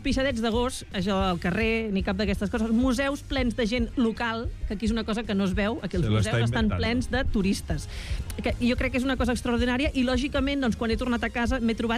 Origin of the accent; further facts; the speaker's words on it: Terrassa, Catalonia, Spain; Però jo sóc de Bescanó, jo no sóc de Bescanó, sóc de Terrassa. I a Terrassa també hi ha molta tradició